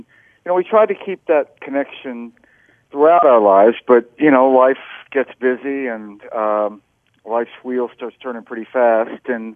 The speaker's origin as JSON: {"language": "English", "town": "Jackson", "region": "Mississippi", "country": "United States", "tie": "born or raised there", "said": "when I was growing up in Mississippi in the 60s and early 70s"}